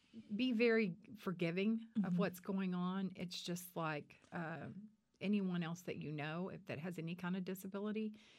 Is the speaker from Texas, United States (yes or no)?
yes; Marlin, Texas, United States; also born or lived in Brownwood; I'm actually from Marlin. I was born in Brownwood, raised in Marlin.